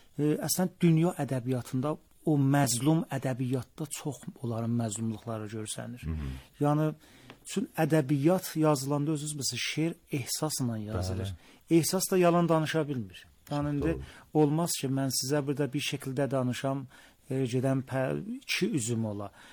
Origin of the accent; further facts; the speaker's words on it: Bonab, East Azerbaijan, Iran; Dərbağa ilk təhsilatımı həm Miyəndabda Qoşaçayda, həm Binabda idamə vermişəm. Sonra orta təhsilatımı Binabda alandan sonra